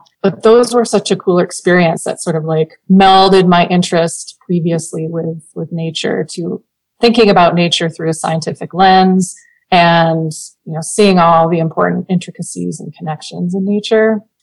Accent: Minnesota, United States; riding that horse in the state parks around my hometown in Minnesota.

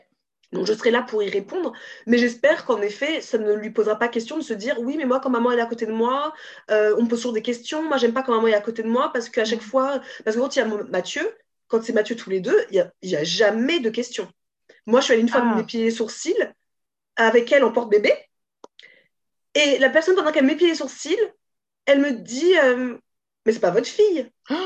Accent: Cameroon; Et donc elle ira automatiquement, c'est sûr, certain, au Cameroun pour voir ce que c'est aussi là d'où on vient en fait.

